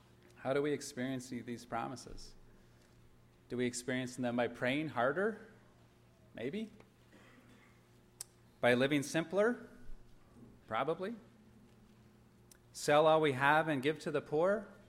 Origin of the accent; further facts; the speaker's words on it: California, United States; I'm from Northern California.